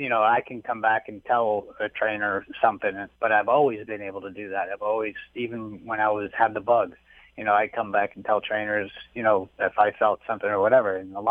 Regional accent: Saratoga Springs, New York, United States; I grew up in Saratoga Springs, New York, so the racetrack was a mile and a half, 2 miles from my house.

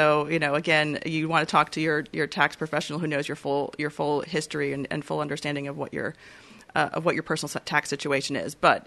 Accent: New Jersey, United States; now in Lexington, United States; I grew up on the Jersey Shore and you know, wasn't really involved.

